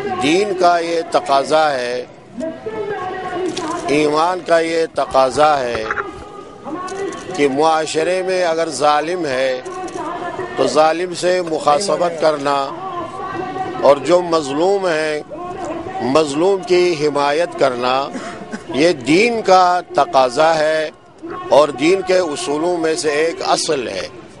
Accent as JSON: {"language": "Urdu", "country": "Pakistan", "said": "اور مستقبل میں پاکستان، ہم پاکستانی ہیں، پاکستان کو بنانے والے میں ہم شامل ہیں، پاکستان کو بچانے والے بھی ہم شامل ہیں."}